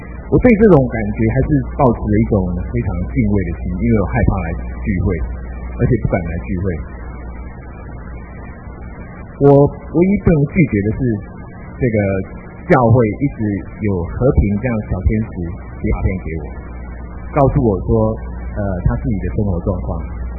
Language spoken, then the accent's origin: Chinese; Taiwan; 我是一个土生土长的这个所谓台湾的台湾音